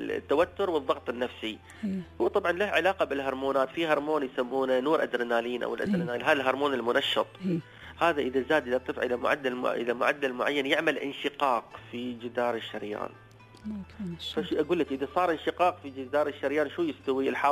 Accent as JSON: {"language": "Arabic", "country": "United Arab Emirates", "said": "إحنا من أهل الإمارات"}